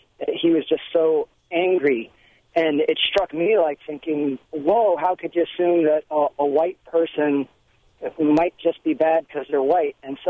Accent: Chicago, Illinois, United States; now in Wisconsin, United States; I grew up in Hyde Park, Kenwood, Chicago, South Side of Chicago, very ethnically diverse.

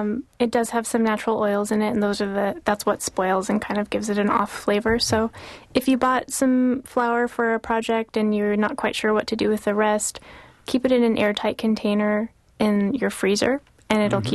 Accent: Pacific Northwest, United States; I'm from the Pacific Northwest

